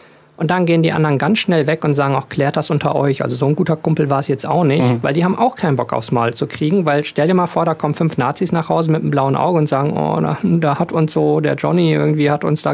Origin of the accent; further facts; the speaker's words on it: North Rhine-Westphalia, Germany; ich komme ja aus dem Ruhrgebiet